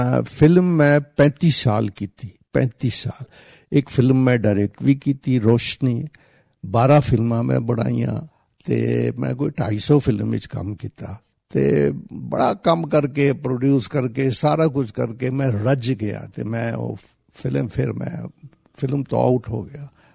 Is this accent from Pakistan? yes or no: yes; Peshawar, Khyber Pakhtunkhwa, Pakistan; ਮੈਂ ਰਹਿਣ ਵਾਲਾ ਸਰਹੱਦ ਹਾਂ ਜੀ, ਪਿਸ਼ਾਵਰ ਦਾ।